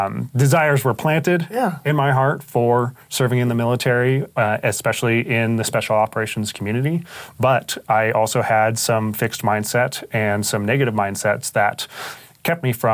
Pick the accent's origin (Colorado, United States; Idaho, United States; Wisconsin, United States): Idaho, United States; Boise; So growing up, I grew up in Boise, Idaho, and my dad was a photographer.